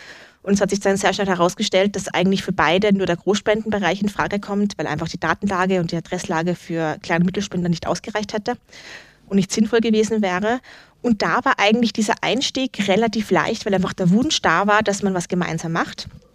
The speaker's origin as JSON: {"language": "German", "town": "Wels", "region": "Upper Austria", "country": "Austria", "tie": "born or raised there", "said": "Wels ist meine Heimatstadt. Ich bin dort aufgewachsen, ich bin dort geboren, das ist so meine Hut gewesen"}